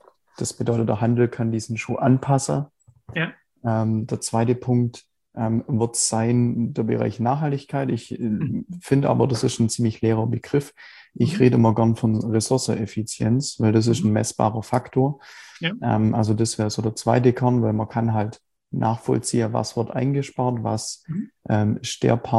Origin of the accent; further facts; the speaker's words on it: Biberach, Baden-Württemberg, Germany; ich komme aus Biberach, also unterhalb von Ulm. Also der Großteil meiner Zeit eigentlich schon immer hier. Bin auch viel in Ulm unterwegs. Also das ist so mein, also Landkreis Biberach, Landkreis Ulm, das sind so meine Heimatregionen im Prinzip.